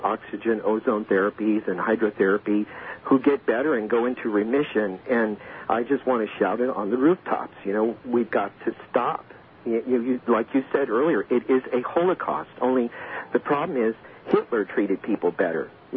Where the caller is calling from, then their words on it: Mukilteo, Washington, United States; I'm calling from Mukilteo, Washington, and I'm listening to you on KVI